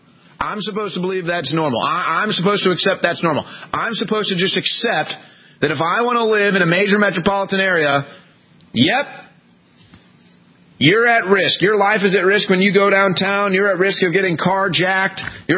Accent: St. Louis, Missouri, United States; now in Austin, United States; I mean, I'm just thinking about growing up in St. Louis.

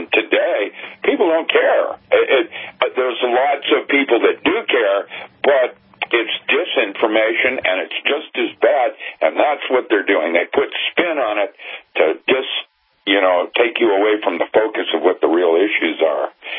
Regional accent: Washington, United States; I grew up in Washington.

